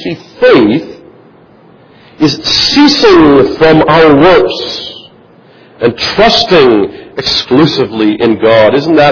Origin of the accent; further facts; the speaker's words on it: Canada; I recall growing up in Canada, you had to have this stamp on the meat